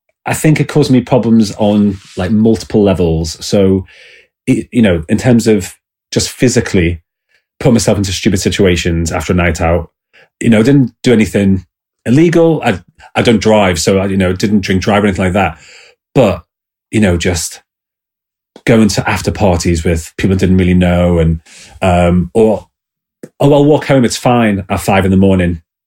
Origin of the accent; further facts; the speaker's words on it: Liverpool, North West England, United Kingdom; accent: Scouse; So I don't know if you can hear my accent, but I'm actually from Liverpool originally. I can feel myself going a bit more Scouse now that I'm thinking about it. And so growing up in Liverpool, Scousers love to party.